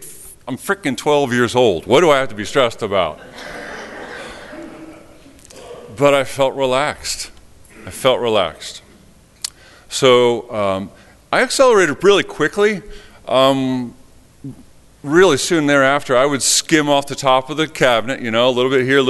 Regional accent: New Jersey, United States; so I grew up in North Jersey, so if I drop an F-bomb once in a while, I'm sorry for that too.

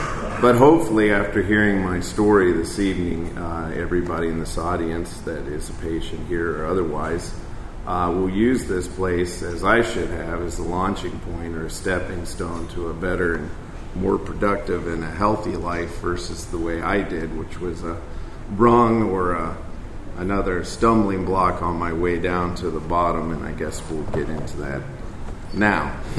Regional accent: Georgia, United States; I grew up in East Cobb, not too far from here.

